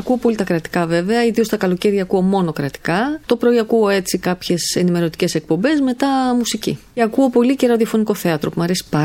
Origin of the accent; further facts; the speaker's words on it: Kefalonia, Ionian Islands, Greece; εγώ ως νησιώτισσα, γιατί είμαι από την Κεφαλονιά